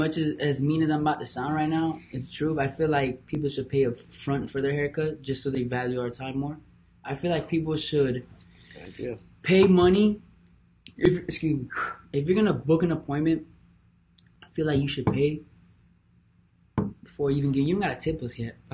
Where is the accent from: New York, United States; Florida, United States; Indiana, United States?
Florida, United States; Miami; also born or lived in Broward County; I grew up in Miami. I grew up in Broward as well. I grew up in both Miami and Broward.